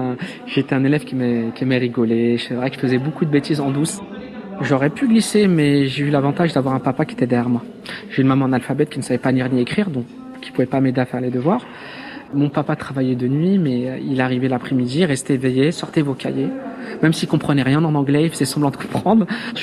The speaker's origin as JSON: {"language": "French", "town": "La Courneuve", "region": "Île-de-France", "country": "France", "tie": "born or raised there", "said": "J'ai grandi à la Courneuve, donc à la cité des 4000."}